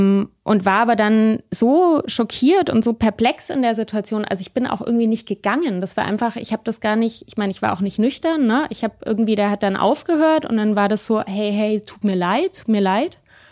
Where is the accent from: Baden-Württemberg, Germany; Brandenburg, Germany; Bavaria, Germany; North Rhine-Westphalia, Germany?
Bavaria, Germany; Munich; ich bin ja in München aufgewachsen